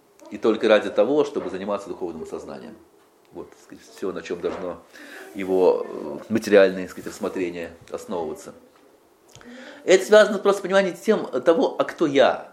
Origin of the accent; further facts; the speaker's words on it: Russia; born there; Я родился в России, поэтому меня интересует благо России.